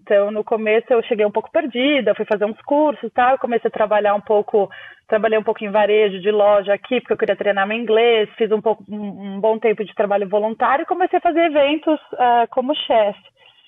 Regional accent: Bauru, São Paulo, Brazil; Eu cresci em Bauru, interior de São Paulo. De lá eu fui para São Paulo fazer faculdade.

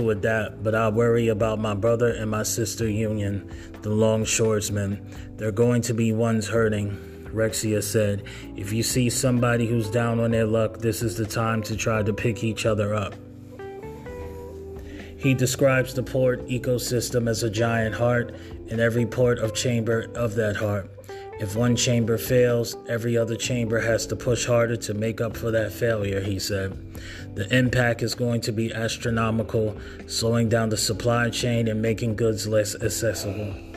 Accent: New York City, New York, United States; Now, I come from New York City. I don't live in Baltimore. I've never been in Baltimore before.

